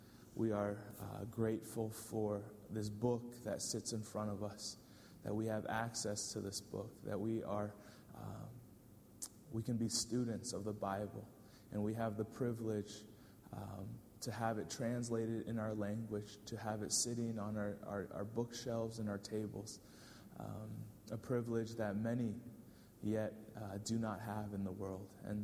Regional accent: California, United States; I grew up in Northern California on the west coast of the states.

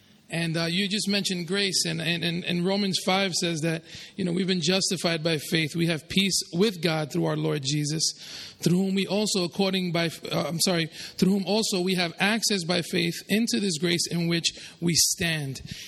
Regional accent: United States; I'm American and, you know, we don't have siestas.

